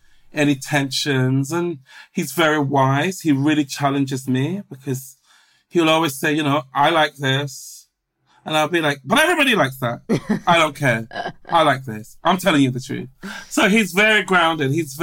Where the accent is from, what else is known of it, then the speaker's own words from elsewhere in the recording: Ghana; born there; So, as you said, I was born in Ghana, which is the coast of West Africa.